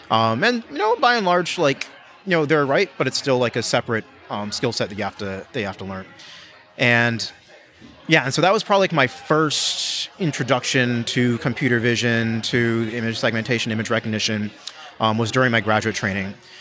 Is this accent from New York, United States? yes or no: yes; Liverpool, New York, United States; also born or lived in Los Angeles / West Virginia; So I was born in Los Angeles. Grew up on the East Coast, upstate New York for middle school and West Virginia for high school.